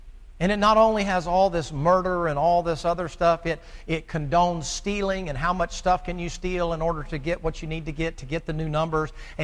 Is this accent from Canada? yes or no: no; the South, United States; I'm from the South, man.